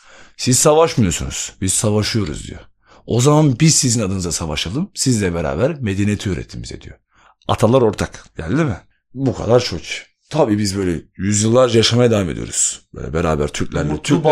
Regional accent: Myanmar; Turkish is a second language; Çünkü ben oralıyım.

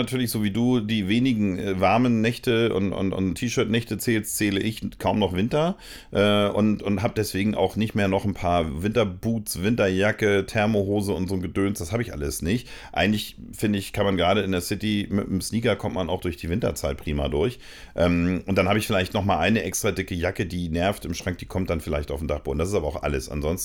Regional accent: Hamburg, Germany; Nun komme ich auch aus Eimsbüttel, deswegen bin ich da schnell drauf.

